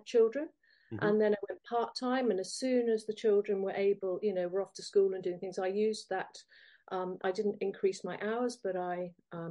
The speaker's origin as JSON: {"language": "English", "town": "Farnborough", "region": "South East England", "country": "United Kingdom", "tie": "born or raised there", "said": "And so where I grew up in Farnborough, it was sand, basically, you know, totally the opposite."}